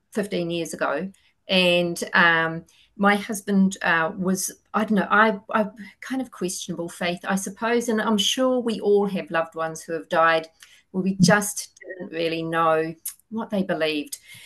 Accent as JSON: {"language": "English", "region": "Wellington", "country": "New Zealand", "said": "I'm from Wellington and I'm the Chief Executive of Anglican Financial Care."}